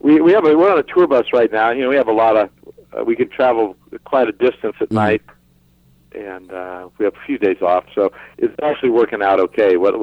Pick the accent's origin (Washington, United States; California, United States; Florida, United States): California, United States; born there; Originally, I was born in Northern California.